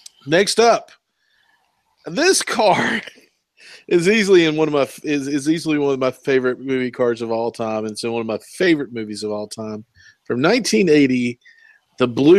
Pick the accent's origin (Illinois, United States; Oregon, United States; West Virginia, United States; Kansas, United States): West Virginia, United States; Oh man, you don't know how many I saw these growing up in Southern West Virginia